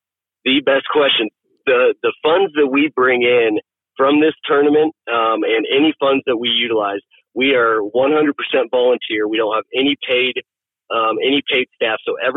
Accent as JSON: {"language": "English", "town": "Kansas City", "country": "United States", "tie": "born or raised there", "said": "it's the first one that I get to kind of bring to my hometown in Kansas City"}